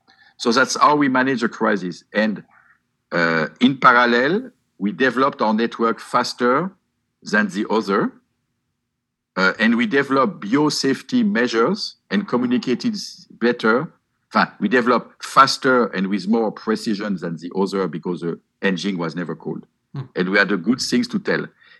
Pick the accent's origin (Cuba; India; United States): India; So we flew from Tokyo and we go back home to India.